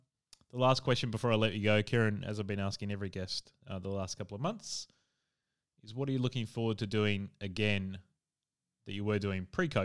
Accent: Adelaide, South Australia, Australia; I'm from Adelaide originally.

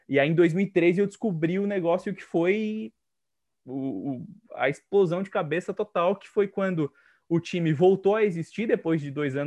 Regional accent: São José, Santa Catarina, Brazil; also born or lived in Florianópolis; Nasci na ilha, mas cresci até os 18 anos em São José, né? Do lado. Então, sou praticamente josefense, né? De Floripa só de nascimento. Aí depois, a partir dos 18 aos 23, eu morei na ilha mesmo.

